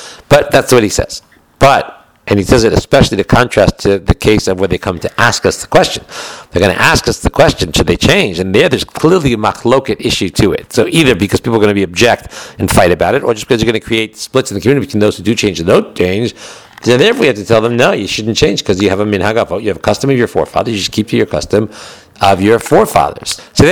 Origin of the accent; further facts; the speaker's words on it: United States; But I'm an American, so I should have used an American accent.